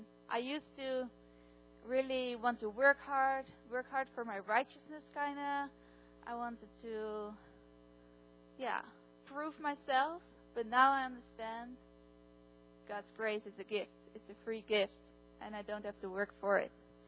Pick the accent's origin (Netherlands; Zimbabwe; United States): Netherlands; English is a second language; I'm also from the Netherlands.